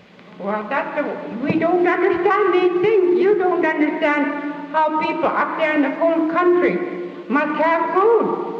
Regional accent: Alaska, United States; And doctor said, "What kind of an Eskimo are you?" I said, "I'm from Seward Peninsula."

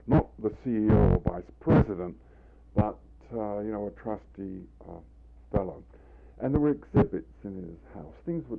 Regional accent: England, United Kingdom; I'm a painter from England, you know.

